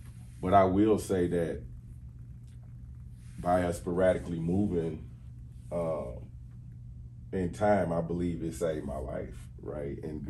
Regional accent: Orlando, Florida, United States; also born or lived in Buffalo; now in Milwaukee, United States; But I'm from Orlando, Florida. I was actually born in Buffalo, but we moved to Orlando, Florida when I was younger.

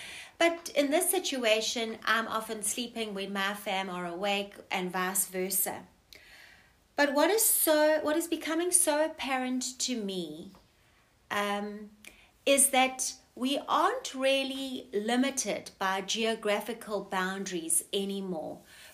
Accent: South Africa; born there; I'm a South African by birth.

